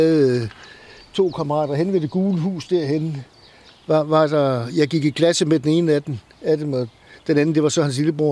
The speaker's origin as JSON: {"language": "Danish", "town": "Hellerup", "region": "Capital Region of Denmark", "country": "Denmark", "tie": "born there", "lives_now": "Ebeltoft, Denmark", "said": "Jeg er født i Hellerup ved København, men kom hertil i 1955 og har stort set været her siden."}